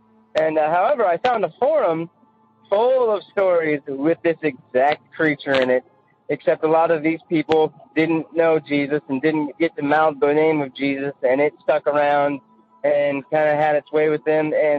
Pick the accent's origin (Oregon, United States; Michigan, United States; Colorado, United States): Oregon, United States; Portland; I'm from Portland, Oregon.